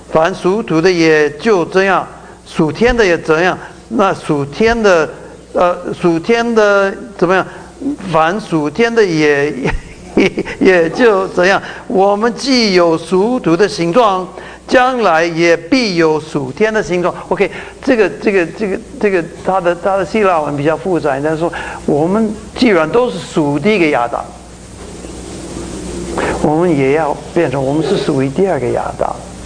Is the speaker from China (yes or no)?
no; Taiwan; accent: Taiwanese Mandarin; 那是作秀啊，我们台湾国语啊，作秀